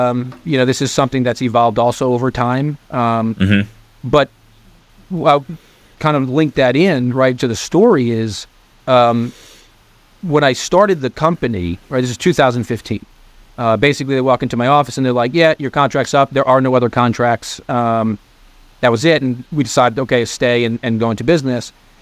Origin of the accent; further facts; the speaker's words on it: New York, United States; I was from New York originally, moved to the South, went to University of Georgia.